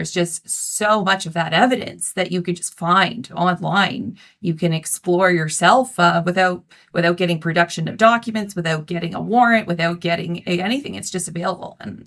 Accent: Canada; I'm a Canadian lawyer, a commercial litigator

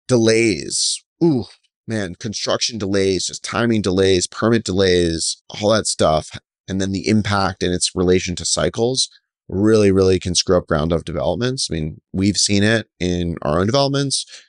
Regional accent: Philadelphia, Pennsylvania, United States; I grew up in Philadelphia.

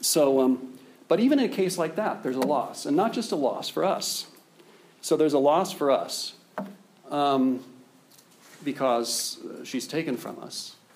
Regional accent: Spokane, Washington, United States; She's from my hometown in Spokane.

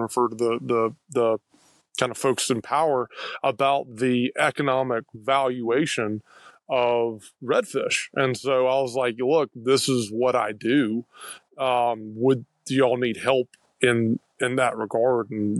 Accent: Alabama, United States; I'm from Alabama, if you can't tell from my nasty accent.

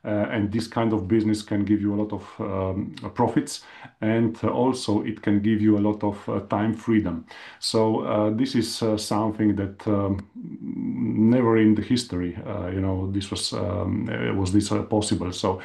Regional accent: Slovenia; English is a second language; So I'm from Slovenia, and I still live in Slovenia.

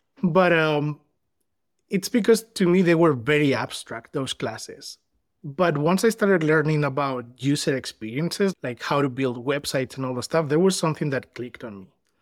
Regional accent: Spain; now in United States; Because I'm living in the United States and I'm Spanish. I'm from Spain. So that's like the first thing, like, how did I jump like the ocean? I was studying in Spain engineering

